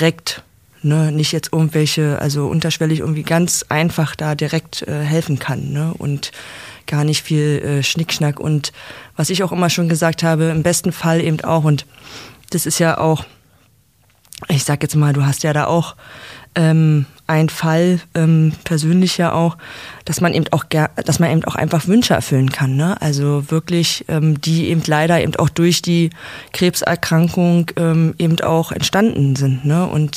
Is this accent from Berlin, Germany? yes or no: yes; Berlin, Germany